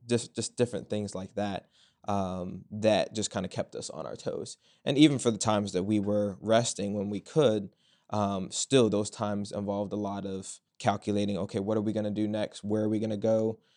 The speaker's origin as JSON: {"language": "English", "town": "Culpeper", "region": "Virginia", "country": "United States", "said": "I'm from Culpeper, Virginia."}